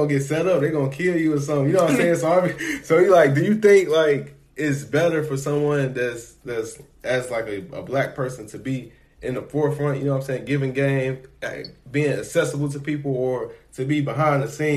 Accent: Chicago, Illinois, United States; I'm from Chicago, and I agree with you.

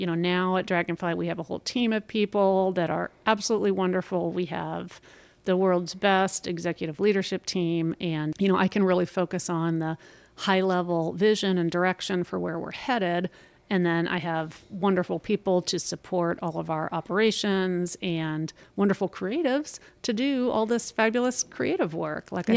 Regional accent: Dayton, Ohio, United States; We sort of are. I'm from the Dayton area. I don't know if you knew that.

